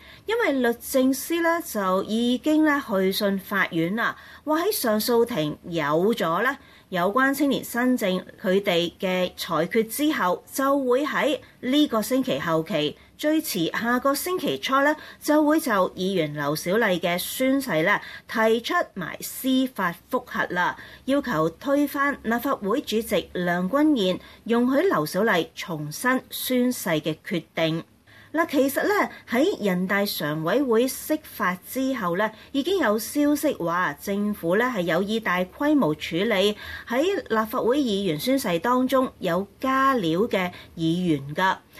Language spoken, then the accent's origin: Cantonese; Hong Kong; 我哋香港人咧就好亲切咁形容呢一位末代港督